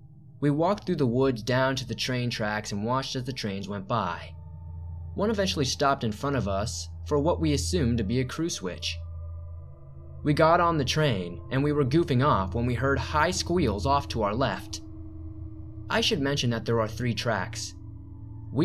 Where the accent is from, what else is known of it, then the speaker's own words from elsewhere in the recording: Chicago, Illinois, United States; now in Utah, United States; Now, I was born and raised in Chicago, but I am an avid outdoorsman and hunter. I have lived in Utah since 1990.